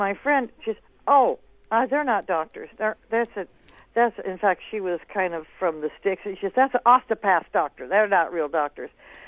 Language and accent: English; Florida, United States; I came from Florida and things were pretty separate